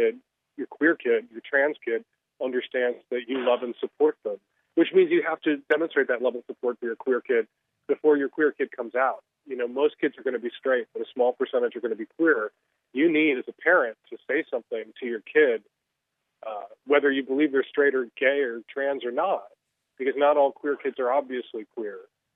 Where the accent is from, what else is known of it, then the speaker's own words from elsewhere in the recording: Chicago, Illinois, United States; But I was really lucky in that I grew up in Chicago. I was 13, 14 years old in 1979, 1980.